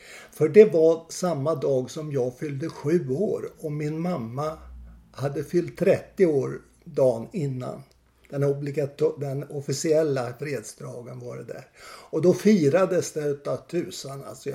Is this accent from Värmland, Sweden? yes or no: yes; Kristinehamn, Värmland, Sweden; also born or lived in Karlskoga; now in Stockholm, Sweden; Men jag flyttade från Karlskoga i... hösten 45 till Kristinehamn.